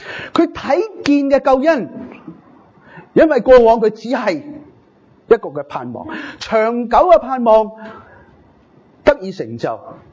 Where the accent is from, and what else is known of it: China